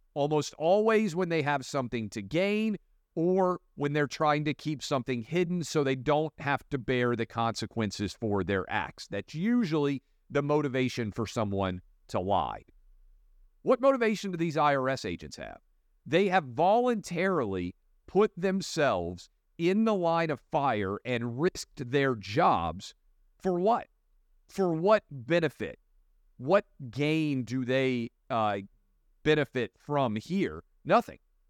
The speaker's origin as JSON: {"language": "English", "region": "Tennessee", "country": "United States", "said": "Also, obviously, my home state of Tennessee."}